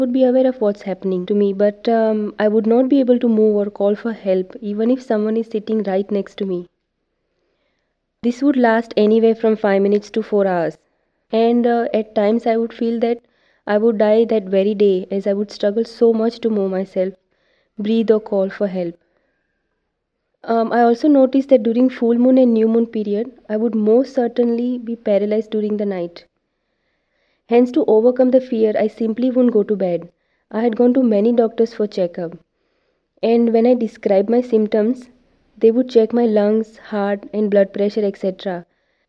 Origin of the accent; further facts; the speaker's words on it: Melbourne, Victoria, Australia; from Melbourne, Australia.